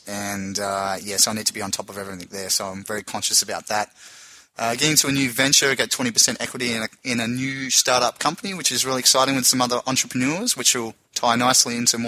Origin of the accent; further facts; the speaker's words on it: Tasmania, Australia; All the time from my hometown because I'm born in Tasmania.